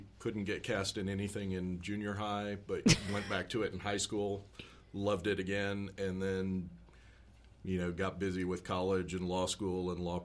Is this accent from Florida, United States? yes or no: no; Kansas, United States; Grew up in suburbs of Kansas City on the Kansas side and came down here for